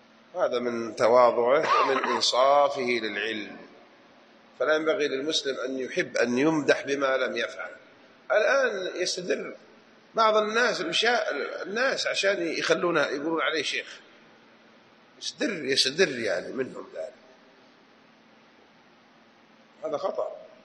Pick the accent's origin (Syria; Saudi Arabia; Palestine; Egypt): Saudi Arabia; Hijaz; أنا حجازي الوحيد فيكم من الآن. إحنا نقول بجدة هنا مو كذا من الباب للطاقة.